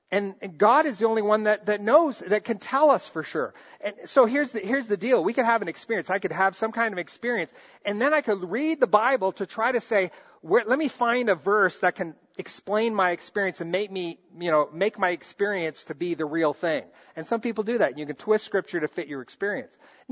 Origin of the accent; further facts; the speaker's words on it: Brazil; Now, many of you know I grew up in Brazil